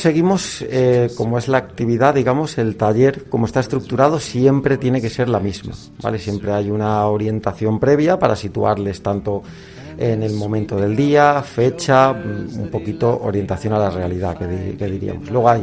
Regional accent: Madrid, Community of Madrid, Spain; born there; now in Zamora, Spain; soy terapeuta ocupacional de aquí de Alfa Zamora. Yo nací en Madrid, pero mi familia es de Cádiz, con lo cual yo digo que soy de allí, y porque es donde más cómodo me siento. Tengo 35 años y llevaré pues unos 5 años aquí en Zamora

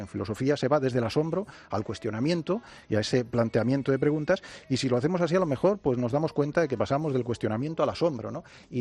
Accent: Spain; para los que somos, por ejemplo, españoles y además pues no somos judíos

